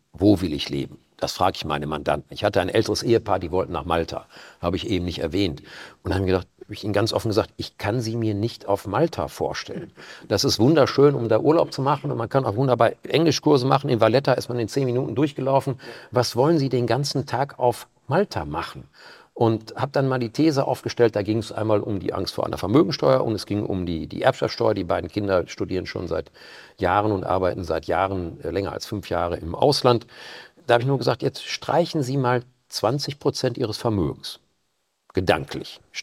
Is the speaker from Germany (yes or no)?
yes; North Rhine-Westphalia, Germany; im Sauerland, wo ich aufgewachsen bin. Ich kann mich an Regenschauer ohne Ende im Sauerland erinnern in meiner Jugend.